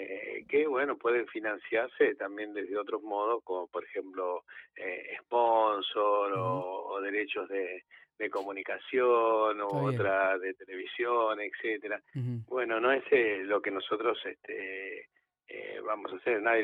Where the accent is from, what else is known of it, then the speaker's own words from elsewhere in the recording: Argentina; o como argentinos también es bueno que también podamos llegar a hacer nuestro aporte